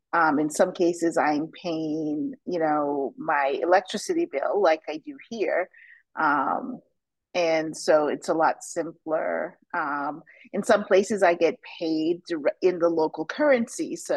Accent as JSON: {"language": "English", "country": "United States", "said": "But I do maintain my banking presence at my home country of the U.S."}